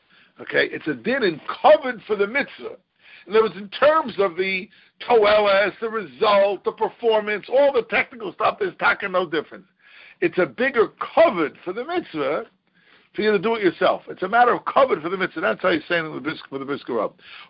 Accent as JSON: {"language": "English", "town": "Phoenix", "region": "Arizona", "country": "United States", "tie": "born or raised there", "said": "I remember years ago when I grew up in Phoenix"}